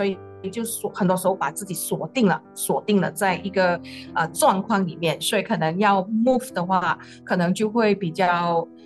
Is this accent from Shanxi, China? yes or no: no; Guangdong, China; accent: Cantonese; 我们广东话讲，物系死嘅，人系生嘅。